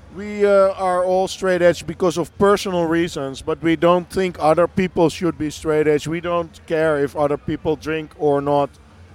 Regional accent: Amsterdam, North Holland, Netherlands; English is a second language; And in the Netherlands, I'm from Amsterdam. I grew up there. I was born there. Grew up there.

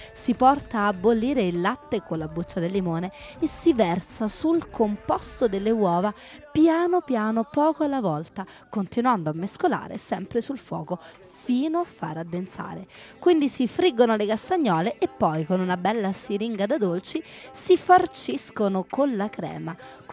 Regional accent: Rome, Lazio, Italy; perché sono romana.

